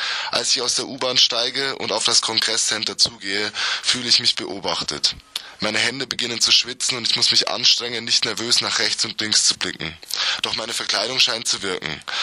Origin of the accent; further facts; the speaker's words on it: Bavaria, Germany; now in Vienna, Austria; Fremd, da ich als Deutscher oder als Bayer in Wien mich noch immer auf unsicherem Terrain bewege